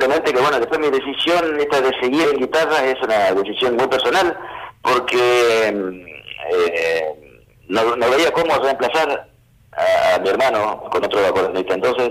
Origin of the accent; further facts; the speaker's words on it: Corrientes, Argentina; como litoraleño, como correntino, por supuesto que me siento muy orgulloso de saber que la música de mi tierra ha sido presentada ante la UNESCO